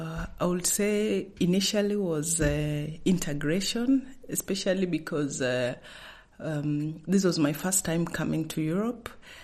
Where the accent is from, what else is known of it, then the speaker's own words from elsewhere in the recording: Kenya; now in Bern, Switzerland; I am coming from Kenya, and currently I'm doing my PhD.